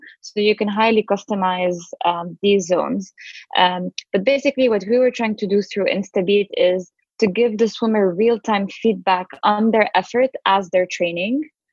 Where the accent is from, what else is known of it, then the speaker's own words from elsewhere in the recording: Lebanon; Yeah, actually, I grew up in Lebanon, which is a really small country on the Mediterranean.